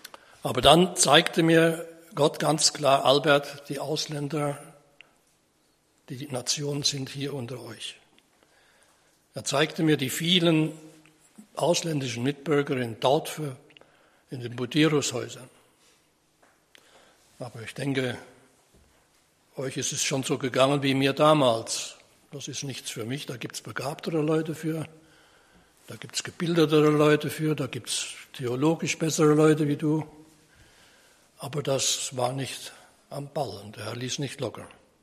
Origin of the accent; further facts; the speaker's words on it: Damshausen, Hesse, Germany; born there; Ich bin geboren in Damshausen, bin verheiratet mit meiner lieben Frau Karin. Wir wohnen in Friedensdorf